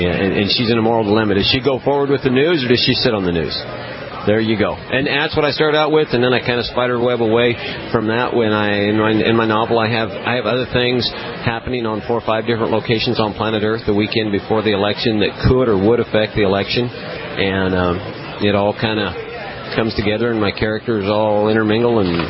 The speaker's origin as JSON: {"language": "English", "town": "Ogallala", "region": "Nebraska", "country": "United States", "tie": "born or raised there", "lives_now": "Amarillo, United States", "said": "growing up in Ogallala, Nebraska, in a town of 5,000, in a county of probably 12 or 10 or 9,000."}